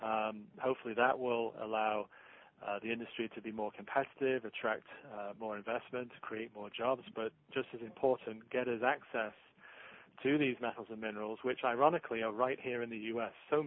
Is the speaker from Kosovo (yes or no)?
no; England, United Kingdom; now in United States; I grew up in the United Kingdom, so I'm from England.